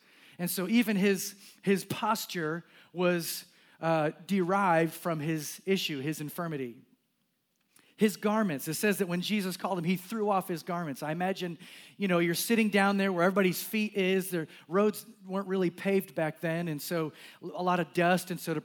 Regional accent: Kenya; born there; I was born in Africa. I was born in Kenya, a missionary kid.

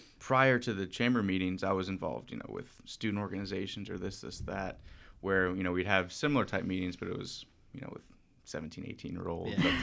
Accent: Flagler Beach, Florida, United States; I'm originally from Flagler Beach, Florida, a small town just north of Daytona Beach on the East Coast.

